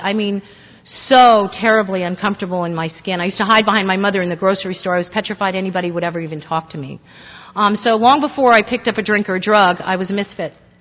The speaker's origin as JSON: {"language": "English", "region": "New Jersey", "country": "United States", "said": "I'm originally from New Jersey. I'm 48 years old. I come from an Irish Catholic family. My mother's actually from Scotland. My father's Irish and German."}